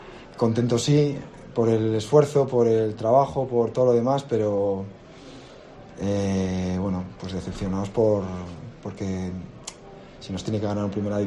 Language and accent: Spanish; Valladolid, Castile and León, Spain; yo particularmente, mira, yo soy de Valladolid